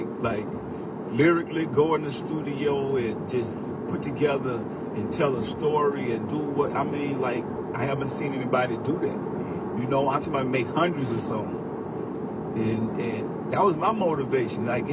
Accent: New Orleans, Louisiana, United States; now in Richmond, United States; I moved from New Orleans to Richmond, California, and I was able to hustle in Oakland and San Francisco.

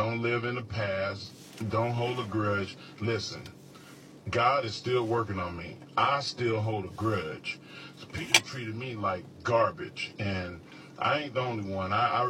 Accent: Canada; to be able to go to Louisville, Kentucky, when I came from Canada

